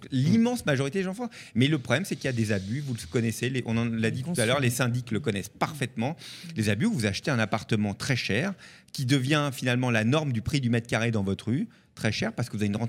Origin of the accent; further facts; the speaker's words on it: Versailles, Île-de-France, France; now in Val d'Oise, France; je vis dans le Val d'Oise. Donc, je le vis au quotidien depuis 20 ans maintenant. Et puis, moi, j'ai été élevé à Versailles.